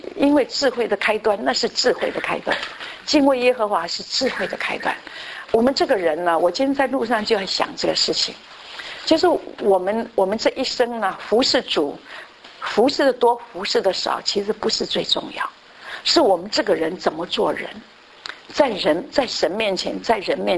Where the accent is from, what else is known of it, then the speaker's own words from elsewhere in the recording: Taiwan; 以前我们以前小时候在台，我像台湾不玩扑克牌